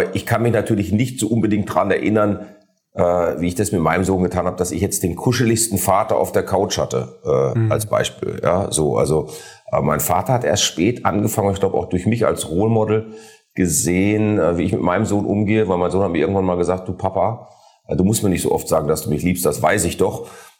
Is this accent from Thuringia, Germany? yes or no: no; Essen, North Rhine-Westphalia, Germany; Ich bin halt ein Essener Junge. Ich bin in Essen geboren, aufgewachsen, später auf Schalke.